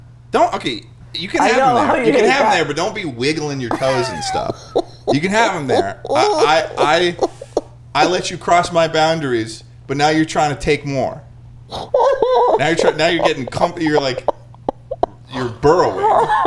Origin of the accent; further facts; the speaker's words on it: Acton, Massachusetts, United States; I'm from Acton, Massachusetts, and the school I went to was McCarthy Town.